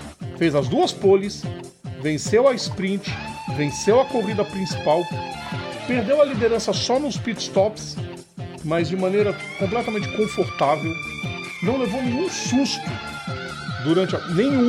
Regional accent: Brazil; Eu sou português, não. Sou brasileiro, não alemão.

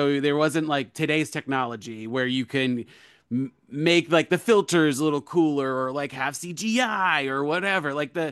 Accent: Selden, New York, United States; I was gonna say I grew up on Long Island, but I grew up more in Suffolk County, in Selden area

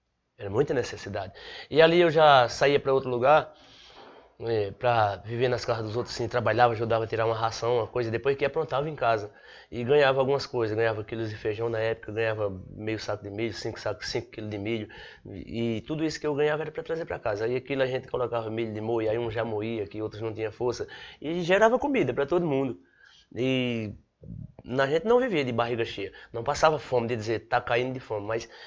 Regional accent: Belo Jardim, Pernambuco, Brazil; Não, eu sou do município de Belo Jardim. Eu sou de um sítio.

